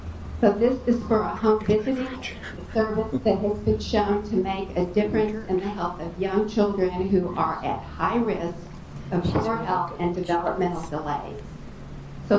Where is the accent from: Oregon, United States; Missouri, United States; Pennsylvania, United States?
Oregon, United States; Coos Bay; from Coos Bay.